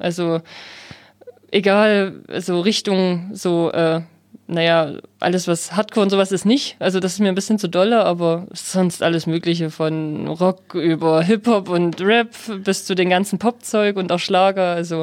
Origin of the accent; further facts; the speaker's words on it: Saxony, Germany; ich komme halt aus Sachsen, aus dem Erzgebirge und das ist halt schon alles irgendwo eine Strecke